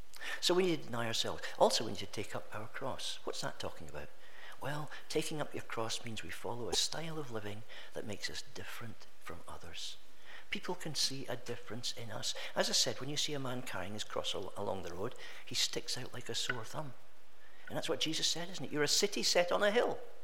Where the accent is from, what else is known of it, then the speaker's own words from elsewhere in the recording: Scotland, United Kingdom; When I was growing up in the Brethren Assemblies in Scotland